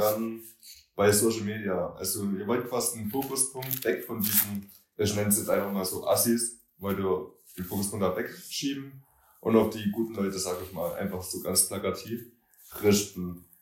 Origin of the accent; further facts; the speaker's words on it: Altenburg, Thuringia, Germany; sowas hätte ich in meiner Jugend hier in Altenburg, ich bin ein paar Jahre jetzt älter, hätte ich das gerne gesehen